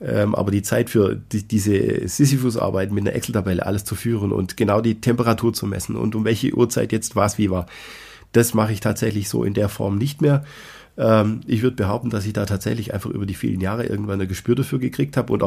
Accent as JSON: {"language": "German", "region": "Baden-Württemberg", "country": "Germany", "said": "als Schwabe schmeißt man ja nichts weg, ne?"}